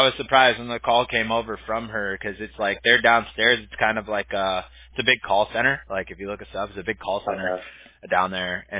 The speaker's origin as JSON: {"language": "English", "town": "Huntington Beach", "region": "California", "country": "United States", "tie": "born or raised there", "lives_now": "Costa Mesa, United States", "said": "I stay over in Costa Mesa now. I grew up in Huntington, but I see her all the time."}